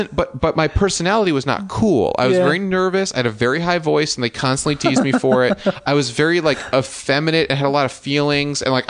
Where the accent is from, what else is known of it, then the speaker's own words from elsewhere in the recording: New York, United States; No, I grew up in Westchester, New York.